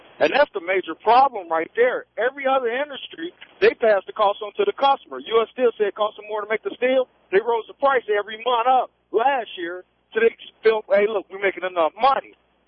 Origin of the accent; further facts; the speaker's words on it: Chicago, Illinois, United States; Hey, look, man, I'm a truck driver. I'm from Chicago.